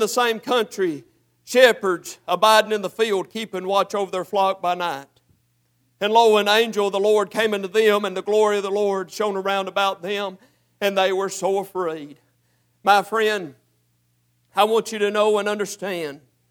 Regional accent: Lebanon, Tennessee, United States; born there; I was born in Lebanon, Tennessee, the best that I've been told, in a hospital that was clean.

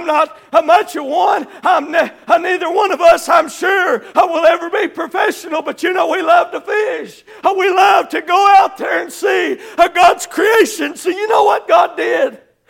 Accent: Kentucky, United States; now in Tennessee, United States; Excuse my English. I'm from Kentucky. I live in Tennessee, but you pardon that.

